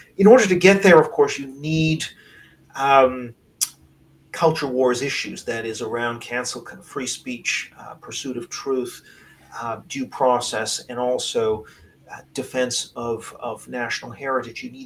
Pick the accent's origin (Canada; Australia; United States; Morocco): Canada; I'm from Canada originally